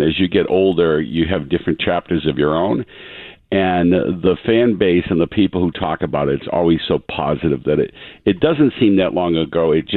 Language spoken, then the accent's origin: English; Easton, United States; And so for me, growing up in Easton, it was always about community.